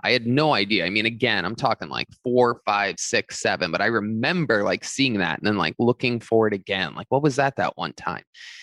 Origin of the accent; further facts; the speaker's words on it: Youngstown, Ohio, United States; No, I grew up in Youngstown, Ohio. Yeah, very, very, very wild city.